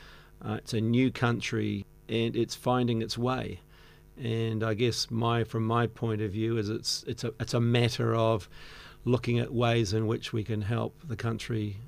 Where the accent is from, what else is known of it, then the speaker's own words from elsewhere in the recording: New Zealand; I grew up in New Zealand. I've worked overseas for 20 years in various countries around the world